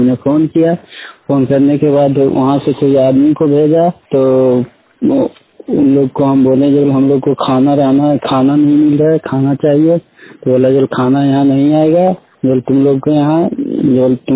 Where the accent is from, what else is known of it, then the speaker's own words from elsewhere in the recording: Jamui, Bihar, India; now in Haridwar, India; जमुई जिला बिहार से बोल के रहने वाले हैं। हम हरिद्वार के बादराबाद थाना बेगमपुर गांव से अभी बात कर रहे हैं।